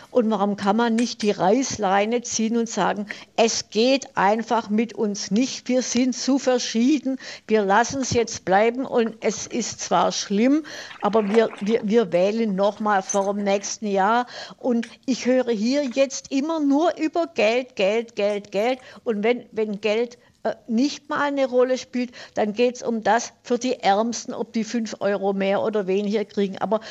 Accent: Stuttgart, Baden-Württemberg, Germany; ich bin ja aus Stuttgart, aus der besten Baustelle oder aus Baustelle des besten Bahnhofsprojekts Europas oder der Welt seit 16 Jahren.

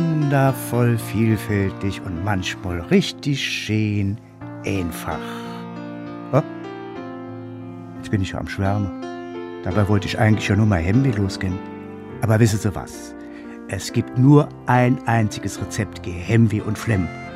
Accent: Saarland, Germany; Ja, so sind wir Saarländer.

